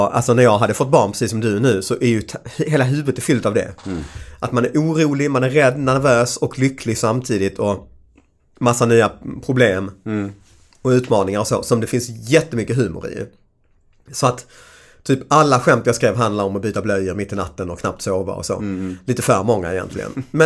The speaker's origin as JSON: {"language": "Swedish", "country": "India", "said": "Jag fick förklara att jag är indier, så jag älskar elefanten."}